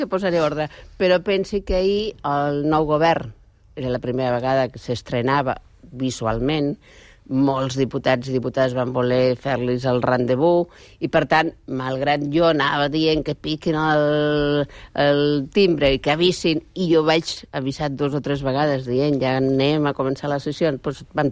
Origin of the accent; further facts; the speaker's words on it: Barcelona, Catalonia, Spain; jo sóc de Barcelona, perquè vaig néixer a Barcelona, però el català meu l'he sentit sempre amb un accent diferent